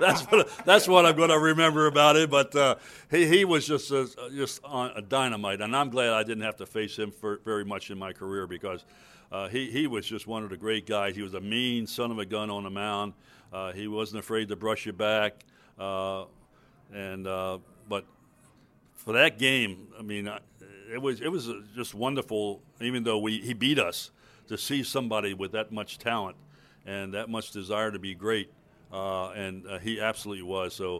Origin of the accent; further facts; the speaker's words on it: Baltimore, Maryland, United States; So the next best thing was in Baltimore, my hometown.